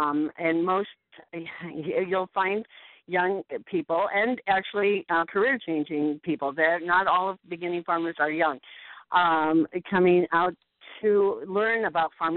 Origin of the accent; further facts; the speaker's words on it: Atlantic, Iowa, United States; I grew up in Atlantic and left, never thought I'd live in Iowa, and came back to Iowa in 1975.